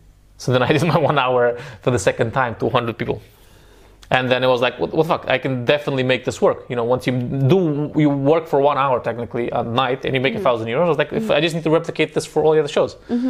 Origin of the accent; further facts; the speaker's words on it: Romania; I'm from Romania. Romania is kind of like the Mexico of Europe.